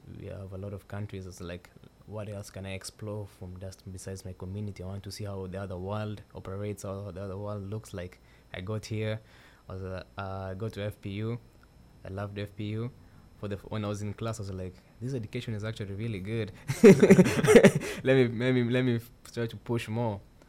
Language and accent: English; Kenya; Running in Kenya is casual. When you're young, you just run everywhere.